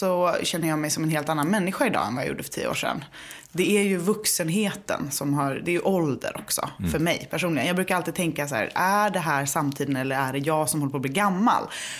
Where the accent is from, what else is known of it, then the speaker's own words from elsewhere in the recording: Gothenburg, Västra Götaland County, Sweden; now in Stockholm, Sweden; känslostyrd människa som bor med min man och mitt barn och vår katt på Södermalm i Stockholm. Och jag är uppvuxen i Göteborg med konstnärsföräldrar.